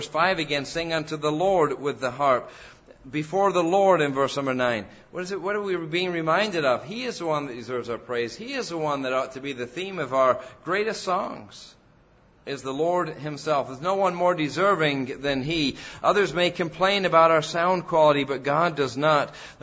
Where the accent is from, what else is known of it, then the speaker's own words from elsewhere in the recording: England, United Kingdom; I grew up in the Methodist Church in England when I was a little boy